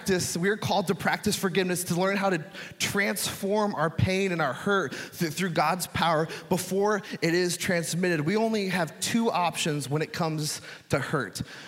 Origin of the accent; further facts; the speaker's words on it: Florida, United States; now in Springfield, United States; I grew up in Southwest Florida, and it was not the case.